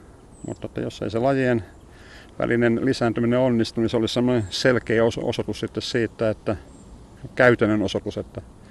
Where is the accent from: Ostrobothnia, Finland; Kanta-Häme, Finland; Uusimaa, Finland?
Ostrobothnia, Finland; Vaasa; mä oon itse Vaasasta kotoisin